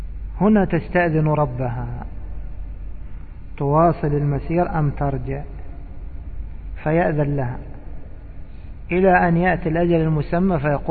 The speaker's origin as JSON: {"language": "Arabic", "country": "Egypt", "said": "هذا مشهور عندنا في بلادنا مصر."}